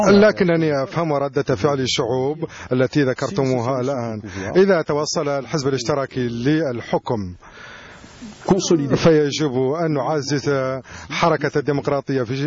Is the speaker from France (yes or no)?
yes; France; وأنا فرنسي أتعلق كثيرا بقيم الجمهورية الفرنسية